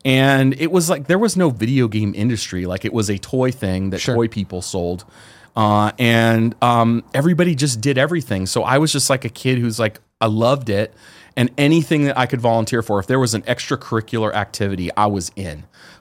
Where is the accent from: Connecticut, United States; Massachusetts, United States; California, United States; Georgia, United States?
California, United States; San Jose; cause I'm from the Bay Area. So I grew up in San Jose, and I'm like, oh, let's go to Sega.